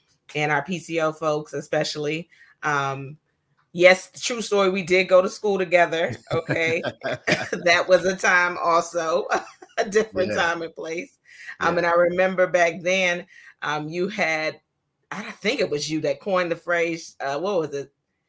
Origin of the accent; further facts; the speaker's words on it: Atlanta, Georgia, United States; So I grew up in Atlanta, Georgia. I am first generation Nigerian American.